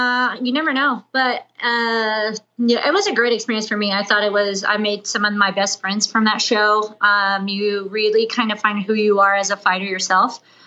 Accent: Ohio, United States; Midwest, I'm from Midwest. So the Ohio, you know, native.

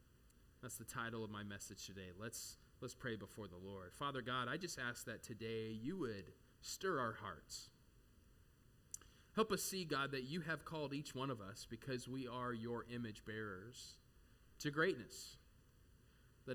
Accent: Arizona, United States; I am from Arizona, and shout out to Arizona.

